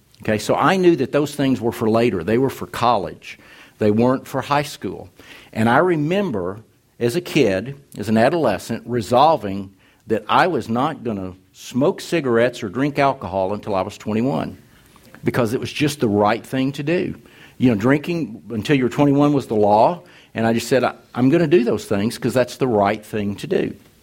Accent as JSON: {"language": "English", "region": "Arkansas", "country": "United States", "tie": "born or raised there", "said": "And I was raised in the Delta of East Arkansas, grew up in a churched home, and my formative years were the 1960s."}